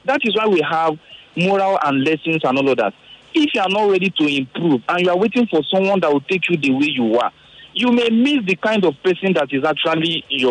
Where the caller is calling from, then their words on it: Lekki, Lagos, Nigeria; I'm calling from Lekki.